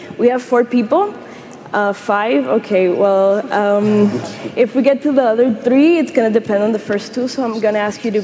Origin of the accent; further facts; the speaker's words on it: Nigeria; I'm from Nigeria.